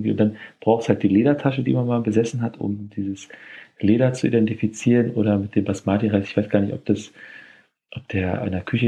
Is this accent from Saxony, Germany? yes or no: no; Berlin, Germany; ich als Berliner, wie auch immer, hier sozialisiert